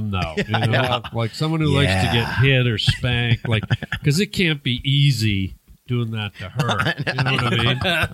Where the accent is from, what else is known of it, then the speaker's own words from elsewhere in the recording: the South, United States; I'm from the South, and we eat rattlesnake.